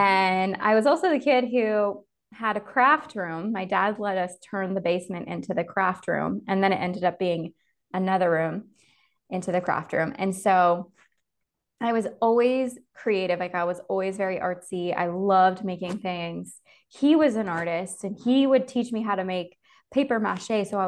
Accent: Ottawa, Ontario, Canada; So I grew up in Canada, Ottawa, which is the capital city.

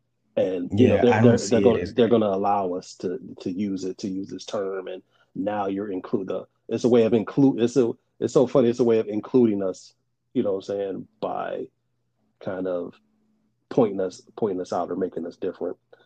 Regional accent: United States; So yeah, I'm a patriot. And I'm American. So I don't like the term African American. I'm an American like everybody else.

